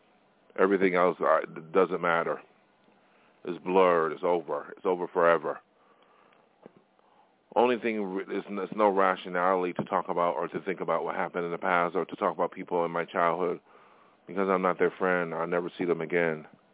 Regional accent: Buffalo, New York, United States; if they did come out here from Buffalo, from my hometown

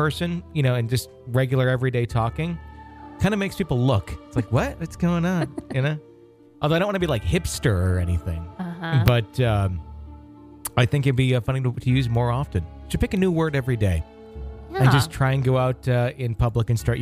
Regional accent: Wisconsin, United States; I wonder how many hauntings there are in my home state of Wisconsin, especially like in the Green Bay area.

